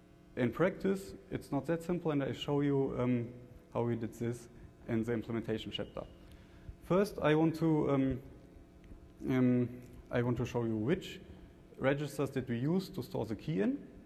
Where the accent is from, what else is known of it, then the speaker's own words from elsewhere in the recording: Nuremberg, Bavaria, Germany; Professor Freiling, Andreas Dewald, and me, we are from Germany, particularly from Nuremberg in Bavaria.